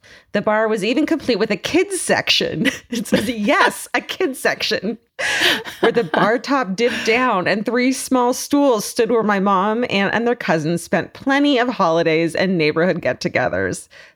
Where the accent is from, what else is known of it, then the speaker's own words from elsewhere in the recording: Green Bay, Wisconsin, United States; I grew up in Green Bay, Wisconsin in the 2000s and was lucky enough to have some badass great grandparents having not one but two bars in their home.